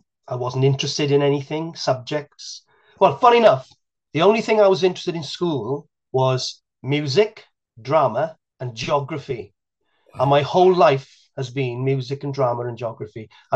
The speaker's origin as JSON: {"language": "English", "town": "Carmarthen", "region": "Wales", "country": "United Kingdom", "said": "Well, I come from West Wales, a place called Carmarthen, and I don't come from a showbiz family or anything"}